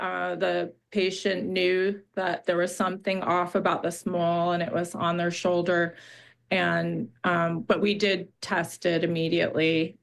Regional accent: New York metropolitan area, United States; now in Park City, United States; Yes, I come from New York, New Jersey area.

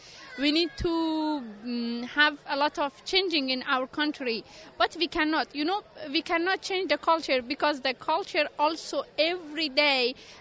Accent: Afghanistan; English is a second language; from Afghanistan, and I am a fiction writer. I started writing in period of Taliban when I was at home. I passed 7 years at home.

